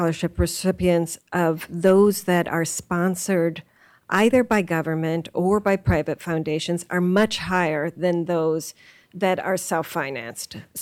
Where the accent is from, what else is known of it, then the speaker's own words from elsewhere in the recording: California, United States; I'm from California, so this seems like a cold day